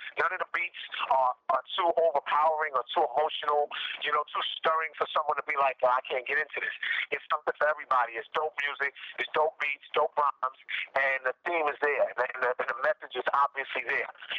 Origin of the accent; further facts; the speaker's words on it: Brooklyn, New York, United States; And we're from Bed-Stuy … from our hood in Brooklyn.